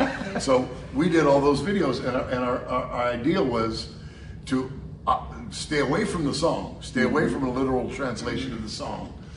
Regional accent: San Francisco, California, United States; I thought, we're from San Francisco. I mean, I got everybody.

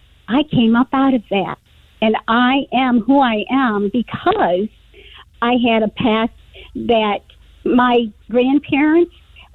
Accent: Michigan, United States; I hate to say this. I'm from Michigan originally. So I'm down here because my husband works at the university.

